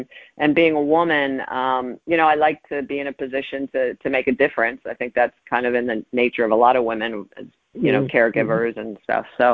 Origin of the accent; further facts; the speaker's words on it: New Jersey, United States; now in Florida, United States; kind of like where I grew up in New Jersey.